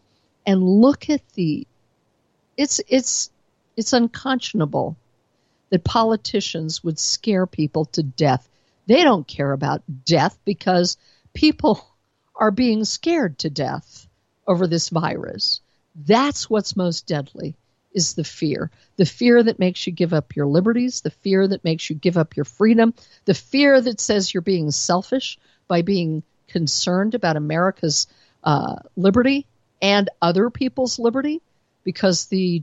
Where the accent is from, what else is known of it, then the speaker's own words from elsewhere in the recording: Colorado, United States; In my home state of Colorado